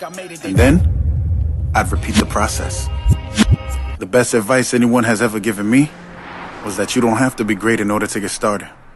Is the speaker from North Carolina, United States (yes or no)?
no; New York City, New York, United States; I'm from the Bronx, and music is my life.